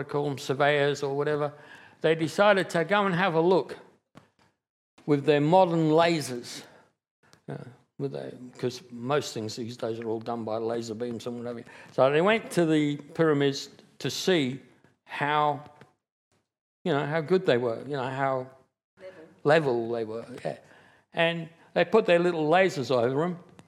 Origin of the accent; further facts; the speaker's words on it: England, United Kingdom; I've never been inside Big Ben, even though I am English.